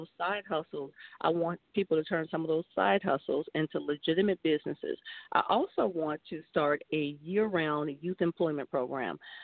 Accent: Millville, United States; being that I come from Millville, I lived in Millville. I come from the hood.

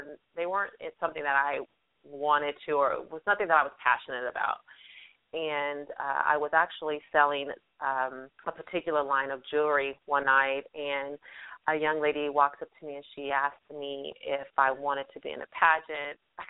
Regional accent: Arizona, United States; also born or lived in Decatur, Illinois; I am originally from Decatur, Illinois, which is a small town, which is south of Chicago, Illinois. My dad moved us to Arizona, so he moved us to the West Coast when I was about 10, grew up there

